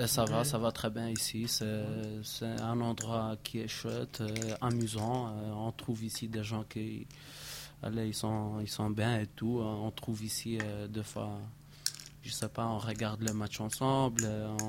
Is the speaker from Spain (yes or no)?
yes; Spain; now in Belgium; Je viens du même quartier que lui. Ça fait 3 ans que je suis ici en Belgique.